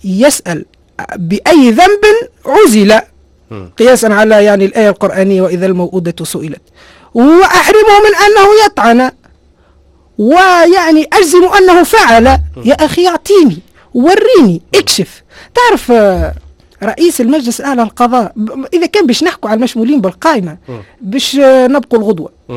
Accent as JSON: {"language": "Arabic", "country": "Tunisia"}